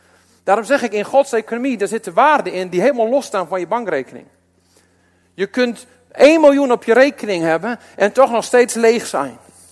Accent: Netherlands; En eigenlijk zijn wij Nederlanders wel een beetje de wegers.

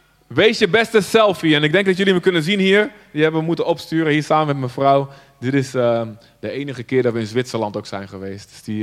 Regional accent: Zutphen, Gelderland, Netherlands; ik kom uit Zutphen. Wie kent dat daar?

